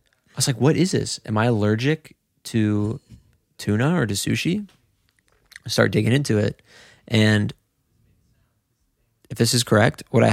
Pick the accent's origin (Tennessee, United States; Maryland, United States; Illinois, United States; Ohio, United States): Ohio, United States; Cincinnati; See, I'm from Cincinnati, so where I go is called Perfect North Slopes